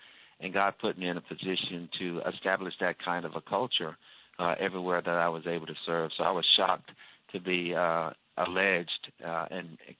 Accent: Shreveport, Louisiana, United States; I was raised on faith and patriotism, you know, growing up in Shreveport, Louisiana, and living out my faith was just a way of life.

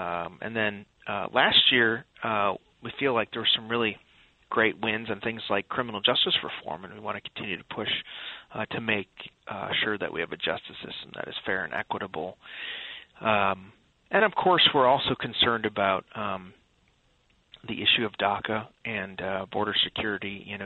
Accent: Illinois, United States; Henry Hyde, who's from Illinois, my home state

